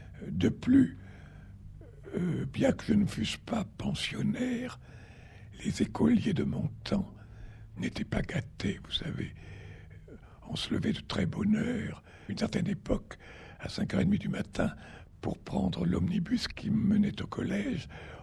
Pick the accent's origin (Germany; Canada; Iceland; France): France; Nouvelle-Aquitaine; mon pays natal, le pays d'où est sortie une partie de ma famille, dans le Bazadais, eh bien, c'était un pays vraiment sauvage du temps de mon enfance.